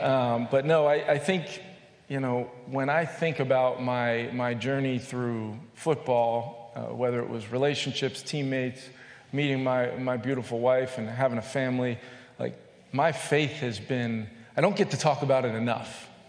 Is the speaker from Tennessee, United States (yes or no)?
yes; Knoxville, Tennessee, United States; born there; also born or lived in Arizona / New York / New Jersey; Yeah. So I was born in Knoxville, Tennessee. My dad worked for a certain three-letter company in the federal government that required us to move around a lot. You know, we moved around a lot. I was born in Tennessee.